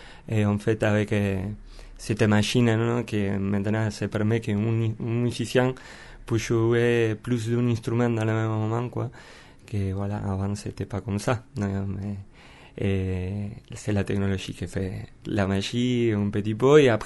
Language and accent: French; Argentina; French is a second language; moved away as an adult; J'ai quitté l'Argentine et je suis immigrant, comme beaucoup de monde.